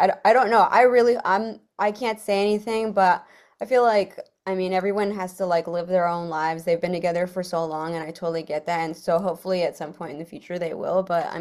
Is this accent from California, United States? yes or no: yes; California, United States; like one of the top like influential bands, like growing up in California, Southern California.